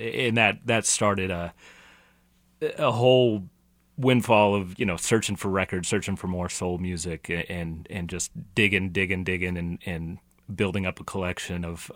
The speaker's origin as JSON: {"language": "English", "town": "Kansas City", "country": "United States", "tie": "born or raised there", "also_born_or_lived": "San Francisco Bay Area", "said": "I grew up here in Kansas City, but I moved back about a year and a half ago."}